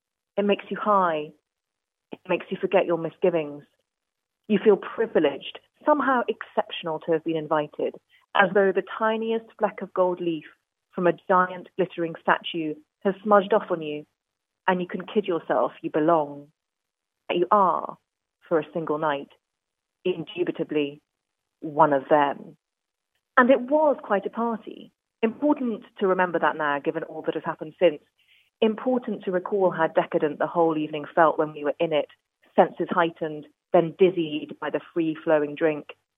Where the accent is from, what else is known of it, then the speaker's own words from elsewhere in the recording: Northern Ireland, United Kingdom; accent: English; also born or lived in England; I was born in England and I've always spoken with a very English accent. But when I was four, my family moved to the north of Ireland and we lived outside Derry.